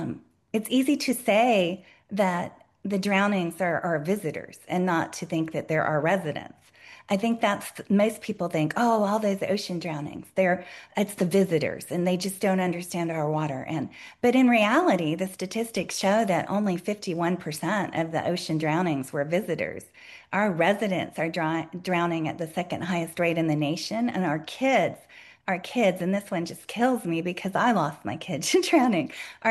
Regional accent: the South, United States; I'm from the South originally. I've lived here more than 20 years.

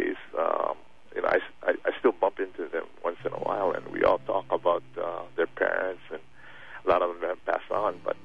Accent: Aliamanu, Hawaii, United States; I thought I grew up in the Aliamanu, Salt Lake area, and some of the good rock bands back then in Hawaii came from Radford High School

